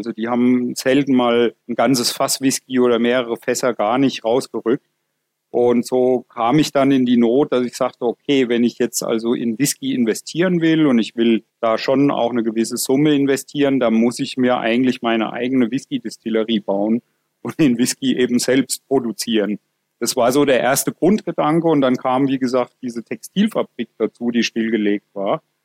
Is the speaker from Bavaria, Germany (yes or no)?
yes; Bavaria, Germany; born or raised there